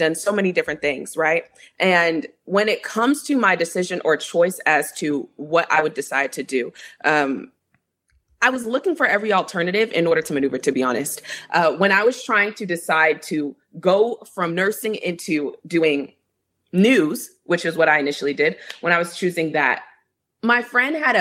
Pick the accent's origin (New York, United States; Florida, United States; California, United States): Florida, United States; Fort Lauderdale; I'm originally from Florida. I'm a Florida girl. I've lived all over Florida, born and raised in Fort Lauderdale, Pompano area.